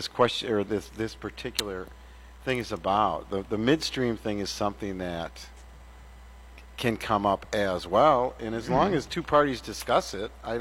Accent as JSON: {"language": "English", "region": "Wisconsin", "country": "United States", "said": "Nobody that lives in my house is actually from the area. We're all from Wisconsin."}